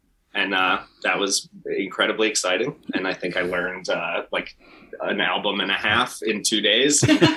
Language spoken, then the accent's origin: English; Connecticut, United States; So I'm not from Chicago as these guys are. I grew up in Connecticut, got a snare drum when I was 10 in the school band